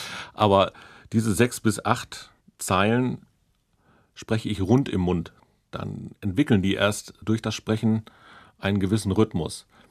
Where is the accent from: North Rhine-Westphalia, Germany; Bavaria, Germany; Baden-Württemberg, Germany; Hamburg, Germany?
North Rhine-Westphalia, Germany; Bielefeld; in Bielefeld, wo ich herkomme